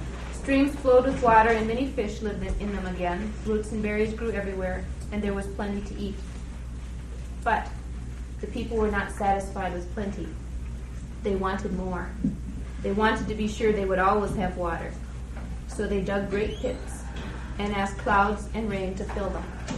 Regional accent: Midwest, United States; I guess I sort of have to start with an apology for being a Midwesterner talking about the Cascades

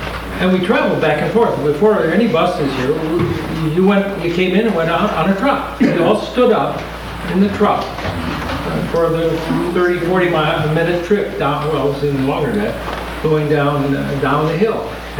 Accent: Tacoma, Washington, United States; from Tacoma, Washington.

